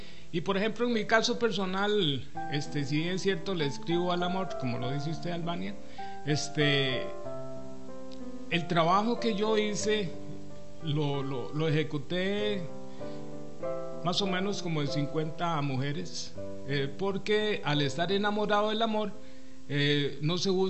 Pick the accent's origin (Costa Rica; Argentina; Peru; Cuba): Costa Rica; Cartago; yo nací en Cartago y de pequeño me llevaban donde Monseñor Sanabria